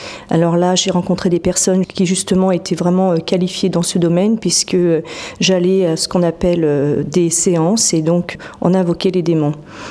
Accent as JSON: {"language": "French", "town": "Paris", "region": "Île-de-France", "country": "France", "said": "À l'origine, je suis parisienne, mais je suis arrivée à Cholet dans le Maine-et-Loire il y a maintenant 5 ans."}